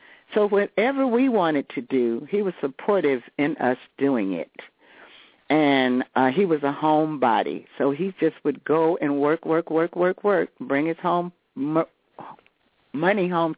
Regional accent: Meridian, Mississippi, United States; when I was growing up in Meridian, Mississippi, with my grandmother, who was a very, very active woman in the community and who was a teacher.

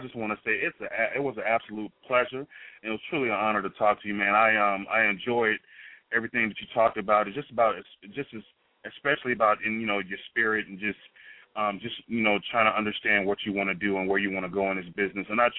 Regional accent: Chicago, Illinois, United States; My hometown.

